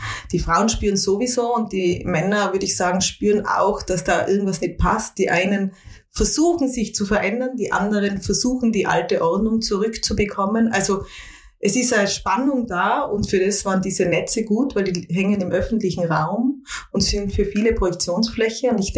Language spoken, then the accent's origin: German; Innsbruck, Tyrol, Austria; also born or lived in Vienna, Austria; Ich bin bildende Künstlerin und Filmemacherin. Bin eine Innsbruckerin, wieder zurückgekehrt nach vielen Jahren in Wien und im Ausland